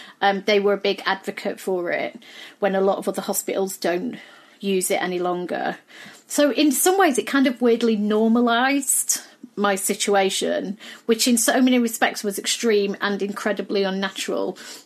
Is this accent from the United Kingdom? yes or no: yes; United Kingdom; scary system that I had no clue how to navigate as a Brit